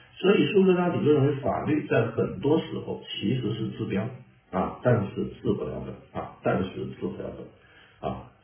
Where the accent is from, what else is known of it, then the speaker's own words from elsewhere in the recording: China; 其实我们中国人好像也是强调四主德啊